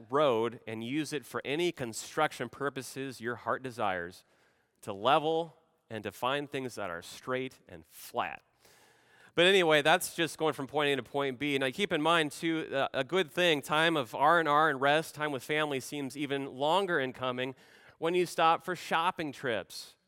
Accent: Nebraska, United States; It wasn't long ago that Kara, my wife, and me had the opportunity to return to my home state of Nebraska to spend some time with family and friends

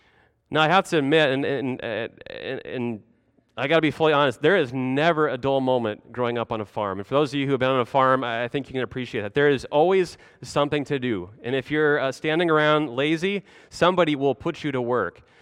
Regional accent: Nebraska, United States; being reminded in a number of different ways, places, and occasions of home, my home state of Nebraska.

